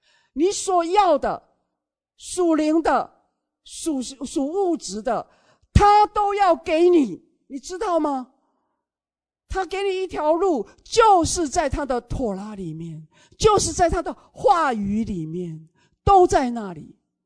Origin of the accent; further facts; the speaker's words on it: Taiwan; born there; moved away; 在台湾，我从台湾出生的，神把我生在这个地方。我离开台湾40多年了，住在国外的日子长过在台湾